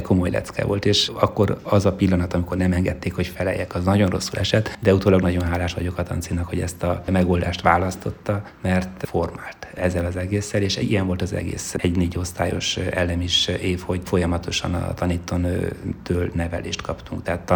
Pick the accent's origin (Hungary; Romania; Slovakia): Romania; Székely Land; Én még falun születtem, 5 éves voltam, amikor városba beköltöztünk, és egy román csoportban volt hely a óvodába. Így egy évig, anélkül tudtam volna egy szót is románul, román óvodába jártam, és a végén székelyruhába öltözve mentem el a népünnepségre